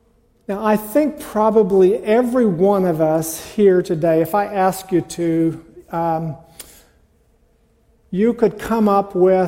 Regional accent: Oklahoma, United States; also born or lived in Colorado; we grew up in Oklahoma, moved to Colorado for a considerable number of years, then moved back to Oklahoma.

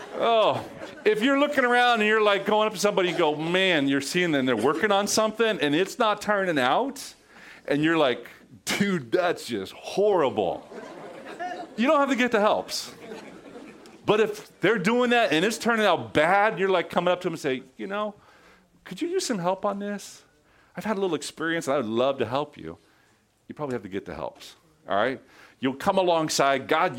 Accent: Oregon, United States; We came from Oregon. All Oregonians speak redneck.

